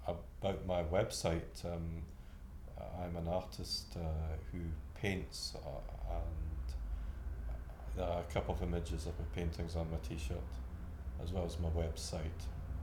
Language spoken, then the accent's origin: English; Kirriemuir, Scotland, United Kingdom; I'm aged 56 and I come from Kirriemuir in Angus in Scotland.